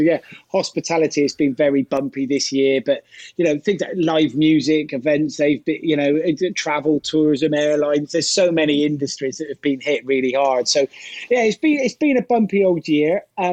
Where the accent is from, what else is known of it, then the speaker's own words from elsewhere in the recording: Gloucester, South West England, United Kingdom; I grew up in Gloucester, but my dad was from southeast London, heading out towards Beckenham in Kent, that kind of area. That's where him and his family were from.